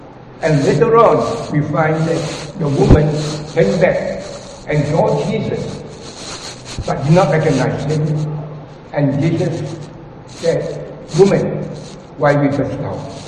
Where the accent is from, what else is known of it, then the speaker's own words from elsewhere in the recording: Myanmar; I'm from Myanmar. My first association with the assembly there was in Yangon and then went to Mandalay.